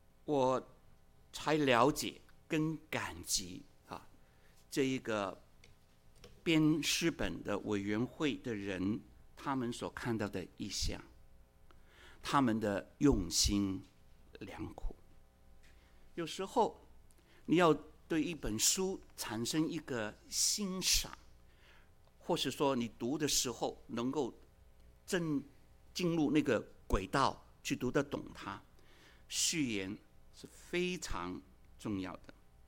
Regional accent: China; 我们中国人最喜欢的也就是福，对吗？

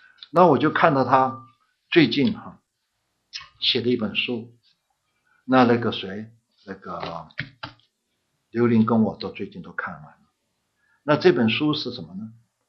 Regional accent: Taiwan; 我是台湾出来的，没有什么特别的意思吧

